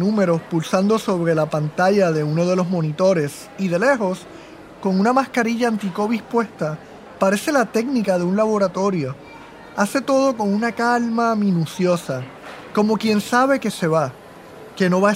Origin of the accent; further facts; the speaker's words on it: Puerto Rico; moved away as an adult; Yo también me fui de Puerto Rico en 2020, pero bajo circunstancias muy diferentes y con ciertos privilegios, como ser más mayor, tener estudios graduados y un trabajo seguro.